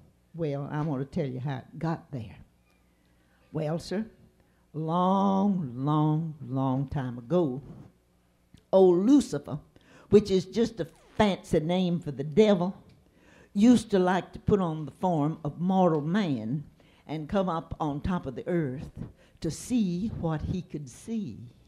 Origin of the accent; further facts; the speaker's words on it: Gainesville, United States; Now, I've known about that hole all my life when I was a little girl. You know, I grew up in Gainesville.